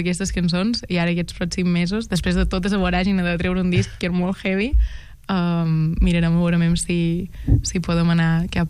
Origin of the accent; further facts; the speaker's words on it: Felanitx, Balearic Islands, Spain; és del meu poble, Felanitx